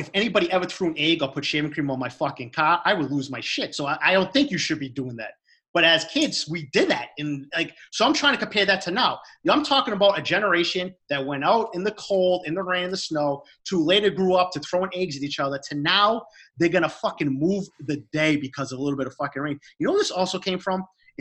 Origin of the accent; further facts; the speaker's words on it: Boston, Massachusetts, United States; We grew up in Boston, New England area, right? When we were kids.